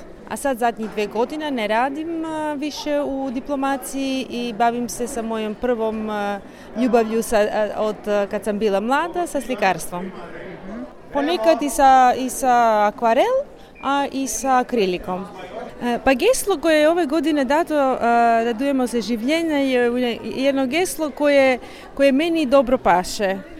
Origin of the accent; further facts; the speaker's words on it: North Macedonia; now in Rome, Italy; Ja sam Makedonka. Živim u Rimu, u Italiji, sa familijom.